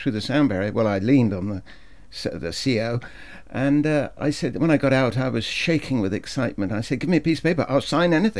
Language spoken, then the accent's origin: English; Taunton, South West England, United Kingdom; I came up from Taunton School. I was born and bred in Taunton.